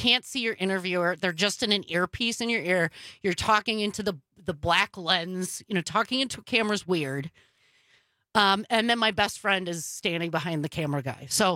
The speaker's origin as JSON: {"language": "English", "town": "Milwaukee", "region": "Wisconsin", "country": "United States", "said": "And I'm from Milwaukee, a notoriously blue district."}